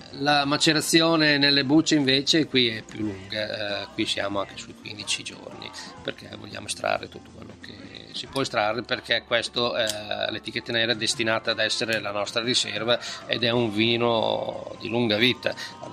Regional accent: Boncellino, Emilia-Romagna, Italy; e lì dopo è nato il mio paesino Boncellino

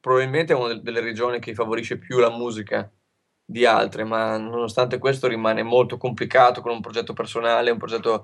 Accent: Faenza, Emilia-Romagna, Italy; Come dicevamo, vengo dalla Romagna. La Romagna è un luogo molto creativo, pieno di gente che suona

